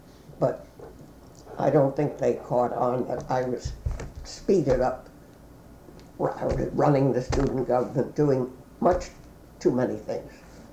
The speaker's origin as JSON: {"language": "English", "town": "Manhattan", "region": "New York", "country": "United States", "tie": "born or raised there", "said": "I grew up in Manhattan in the winter, and in the summer we went to Cold Spring Harbor, Long Island, and I was always much happier there."}